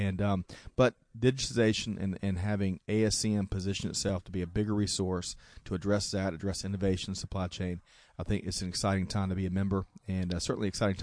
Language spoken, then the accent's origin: English; Aiken, South Carolina, United States; growing up in Aiken, South Carolina … always had Fig Newtons in the kitchen.